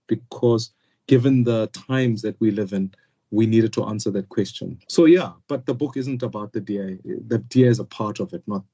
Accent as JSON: {"language": "English", "town": "Soweto", "region": "Gauteng", "country": "South Africa", "tie": "born or raised there", "said": "But let me tell you what growing up in Soweto is like."}